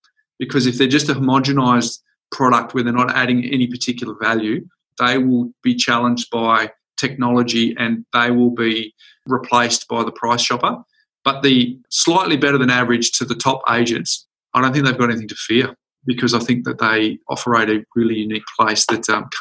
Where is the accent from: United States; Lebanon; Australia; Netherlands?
Australia; Perth, Western Australia; born or raised there